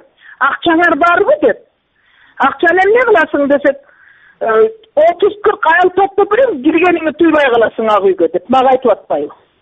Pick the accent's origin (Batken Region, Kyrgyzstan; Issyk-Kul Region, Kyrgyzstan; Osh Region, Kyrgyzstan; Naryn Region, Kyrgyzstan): Osh Region, Kyrgyzstan; Alay